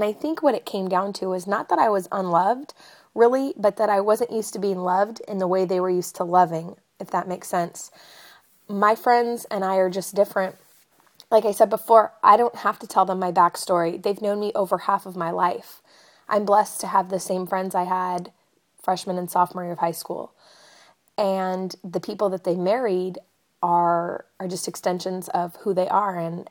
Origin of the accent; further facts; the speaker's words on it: Fresno, California, United States; where I came from California, in the middle, it's not a small town, but I love this place.